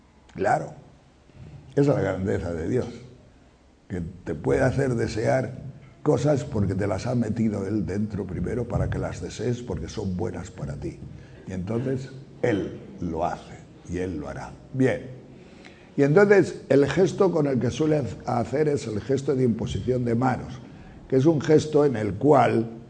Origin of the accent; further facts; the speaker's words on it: Riaño, Castile and León, Spain; En mi pueblo hay un pantano muy grande, es el pantano de Riaño, y entonces pues es un pantano que tiene una pared enorme, pasa la carretera por encima y todo eso